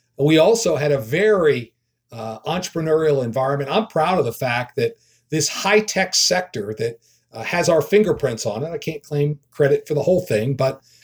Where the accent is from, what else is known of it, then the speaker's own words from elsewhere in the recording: Pennsylvania, United States; moved away as an adult; now in Bozeman, United States; I grew up in Pennsylvania. I first came to Montana 44 years ago and as a student.